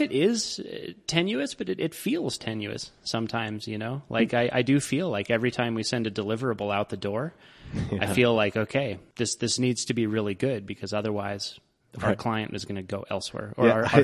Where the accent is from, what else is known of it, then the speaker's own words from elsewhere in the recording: Colorado, United States; A lot of that just comes from being born and raised in Colorado.